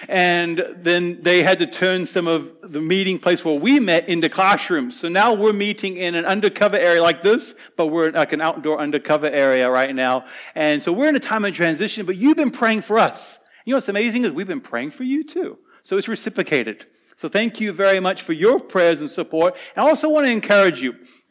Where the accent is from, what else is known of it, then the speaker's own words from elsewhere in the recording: Wanneroo, Western Australia, Australia; In fact, I remember I grew up in Wanneroo.